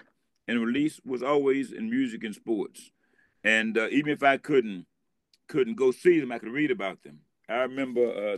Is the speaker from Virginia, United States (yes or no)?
yes; Newport News, Virginia, United States; also born or lived in Alabama; Well, so I grew up in Newport News, Virginia, and then my folks split up, and I stayed with foster parents for a while. Then I went to live with my grandmother in rural Alabama.